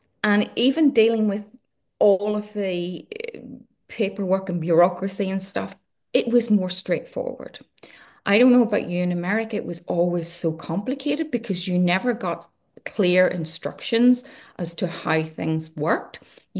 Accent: Northern Ireland, United Kingdom; when I grew up in Northern Ireland back in the Troubles

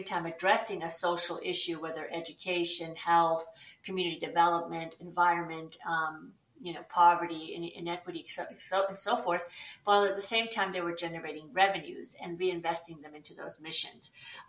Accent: Chile; As you mentioned, I'm originally from Chile

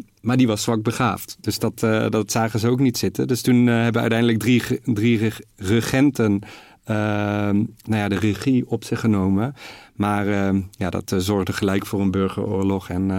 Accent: Netherlands; accent: soft G

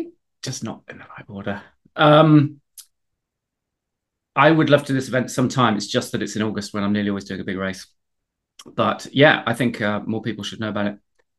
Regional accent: South West England, United Kingdom; which is near where I grew up in the Cotswolds.

